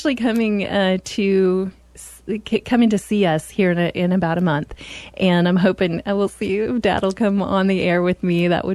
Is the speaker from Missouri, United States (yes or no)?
no; South Dakota, United States; And I said, oh, girl, I'm from South Dakota.